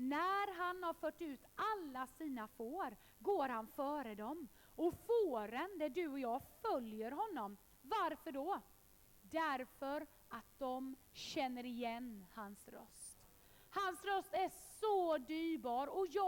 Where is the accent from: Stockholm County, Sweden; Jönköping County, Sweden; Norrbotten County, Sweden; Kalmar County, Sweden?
Jönköping County, Sweden; Habo; När jag var 18 år gammal, jag tackar Gud för när jag var i pingkyrkan i Habo där jag växte upp.